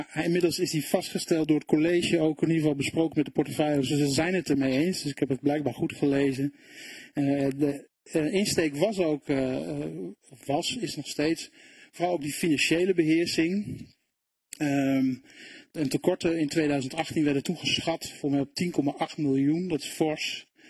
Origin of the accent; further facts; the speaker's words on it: Holten, Overijssel, Netherlands; Ik ben 38 jaar. Ik kom oorspronkelijk uit Holten, moet ik dan zeggen. Uit Holten. Het is het Zallandse land. Dus ik praat ongeveer een beetje de streektaal. Het schijnt net iets anders te zijn. Maar ik kan ook in het dialect meepraten.